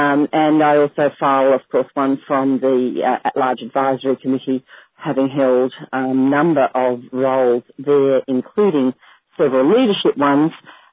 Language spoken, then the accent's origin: English; Australia; I don't even speak English. I'm an Australian.